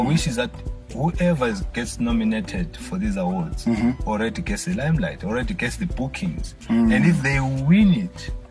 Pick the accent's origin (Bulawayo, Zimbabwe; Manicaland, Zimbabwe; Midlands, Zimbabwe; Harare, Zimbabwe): Bulawayo, Zimbabwe; every time I would say to a foreigner, I'm from Bulawayo, it got to a point where actually people thought Bulawayo was a country